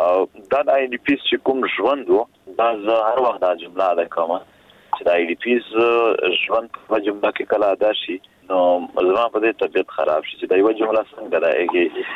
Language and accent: Pashto; Khyber Pakhtunkhwa, Pakistan; مونږ د پښتونخوا خاورې یو مونږ پښتانه یو